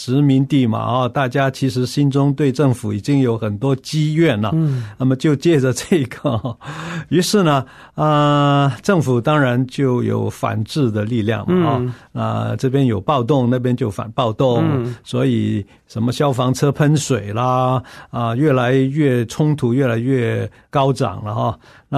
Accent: Macau; born there; 我出生的时候，澳门比现在呢淳朴的多了。当然它是一个靠近香港的小半岛，跟大陆是连在一起的，但是呢地方很小，发展也比较慢。

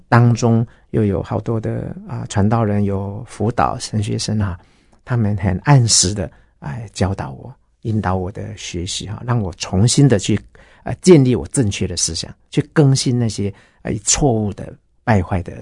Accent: Gongguan, Miaoli County, Taiwan; 因为我住在台北嘛哈，我就很自然会想到我老家苗栗公馆

